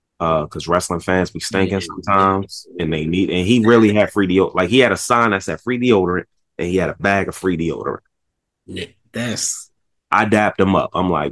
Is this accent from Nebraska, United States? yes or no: no; Baltimore, Maryland, United States; I said, "I'm from West Baltimore."